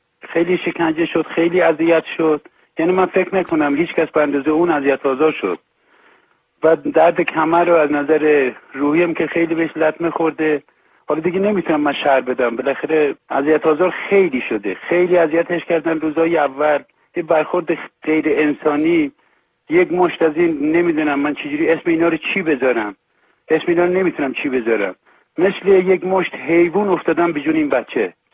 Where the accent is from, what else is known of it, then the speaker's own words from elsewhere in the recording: Iran; ما یه ایرانی هستیم، یه ایرانی اصیل هم هستیم، یک مسلمان واقعی هم هستیم. ما ایرانی هستیم، ایرانم به دنیا اومدیم